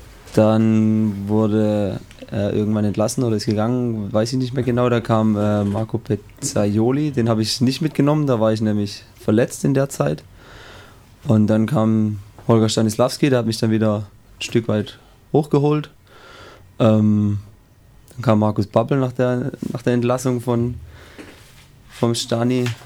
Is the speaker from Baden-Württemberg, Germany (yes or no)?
yes; Künzelsau, Baden-Württemberg, Germany; ich bin in Künzelsau geboren. Weiß nicht, ob das jeder kennt. Also das ist von hier aus, wenn man quasi die A6 Richtung Nürnberg fährt, so circa die halbe Strecke da.